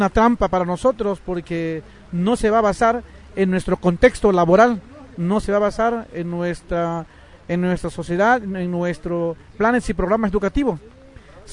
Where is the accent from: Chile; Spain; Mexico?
Mexico; Oaxaca; Vengo de la región del Istmo de Tehuantepec.